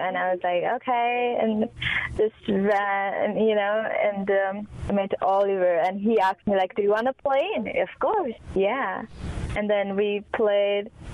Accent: Nepal; So I'm from Nepal

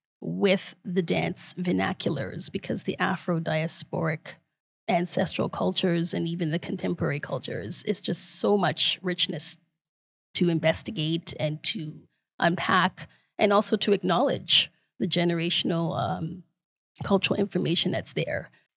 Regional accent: Toronto, Ontario, Canada; born there; I am Toronto born. So I'm Canadian in that sense. But my family is from Guyana, from South America. So the Afro-Guyanese lineage

